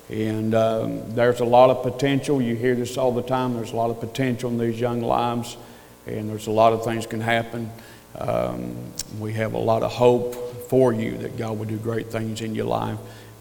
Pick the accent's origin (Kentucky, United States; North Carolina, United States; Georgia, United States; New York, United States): North Carolina, United States; we were born and raised in North Carolina.